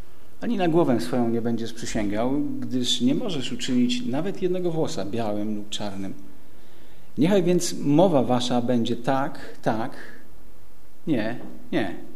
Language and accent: Polish; Jelenia Góra, Lower Silesian Voivodeship, Poland; Akurat ja jestem takim gościem z Jeleniej Góry.